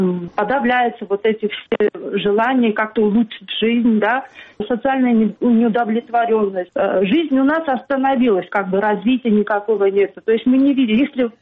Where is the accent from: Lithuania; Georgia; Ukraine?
Georgia; Akhalkalaki, Samtskhe-Javakheti; почему я из Ахалкалаки поехала туда